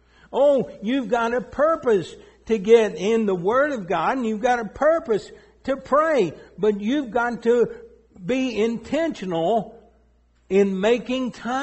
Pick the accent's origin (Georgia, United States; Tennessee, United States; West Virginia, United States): Tennessee, United States; Y'all do remember now, I'm from East Tennessee. Okay? I'm from the country.